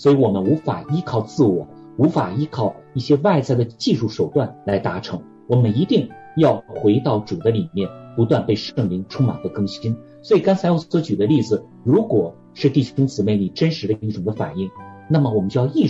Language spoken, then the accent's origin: Chinese; northern China, China; 因为我是北方人哈，用这样的一个词语来表达